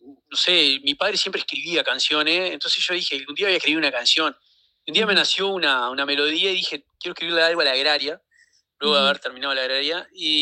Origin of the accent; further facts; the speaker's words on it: Young, Río Negro, Uruguay; born there; en realidad vivo en Yung. Yo vivo en Yung, soy nacido en Yung